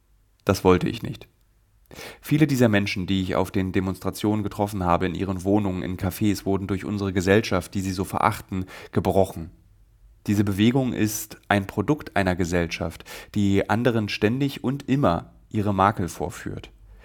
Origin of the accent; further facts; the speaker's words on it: Berlin, Germany; wie ich sage, als Berliner